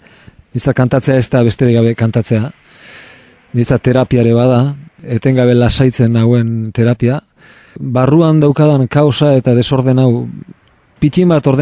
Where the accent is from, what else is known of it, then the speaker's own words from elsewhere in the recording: Amorebieta-Etxano, Basque Country, Spain; Herrikumea izan naiz ni beti, Zornotzan bizi izan naiz, lehenengo nire bizitzako lehenengo urteak. Eta gero ja, ba orain dela 10 bat urte Gasteizen bizi naizela, hirian.